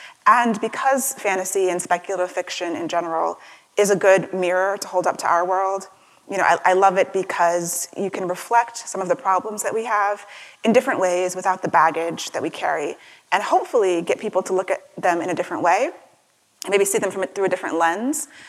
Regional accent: Maryland, United States; And I live in Maryland. As I said, I went to Howard. My family's from DC. I grew up in Maryland for most of my life.

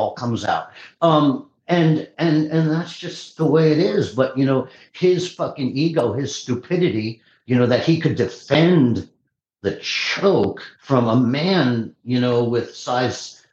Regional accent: New York, United States; that I came from New York and I fought anybody, everybody.

